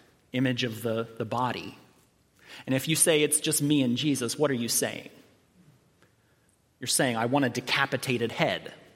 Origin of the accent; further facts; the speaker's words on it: United States; I mean, I'm an American. You know, we pull ourselves up by our bootstraps.